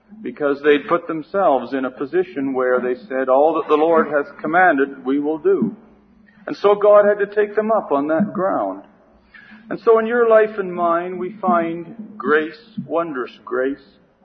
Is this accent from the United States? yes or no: no; Canada; just because I'm a Canadian. It's just as bad up where I live.